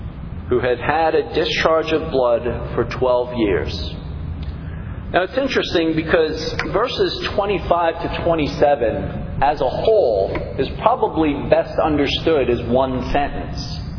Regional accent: New York City, New York, United States; But I grew up in New York City, the largest city in the United States, population-wise.

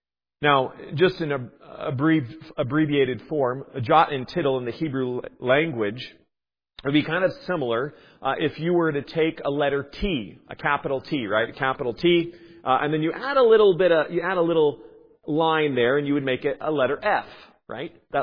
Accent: United States; I went to it out on the West Coast. I was there in the Seattle area. I'm originally from the States.

